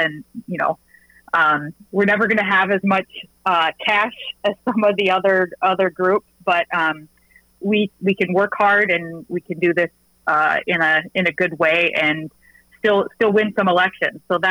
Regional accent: Cass Lake, Minnesota, United States; now in Roseville, United States; So I grew up in Cass Lake, so I'm a Leech Laker. And but I now represent the suburbs. I live in Roseville

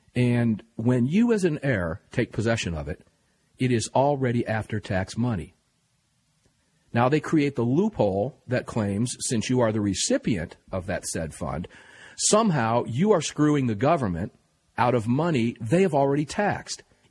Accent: Tampa, Florida, United States; now rebranded as 860 The Answer down in my hometown of Tampa, Florida

